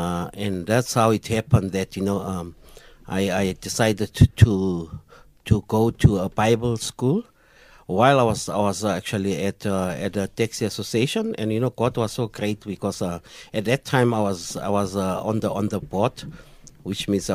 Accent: Johannesburg, Gauteng, South Africa; I'm from El Dorado Park, which is in Joburg

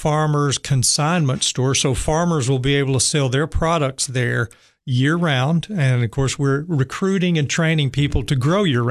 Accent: Soddy-Daisy, Tennessee, United States; I'm from Chattanooga, Saudi Daisy, where I graduated from high school.

